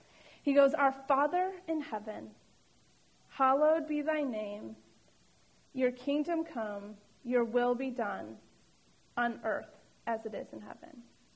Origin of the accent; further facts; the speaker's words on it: Chicago, Illinois, United States; If you tell people, hey, I'm from the Chicagoland area, or I'm from Chicago, they're like, ooh.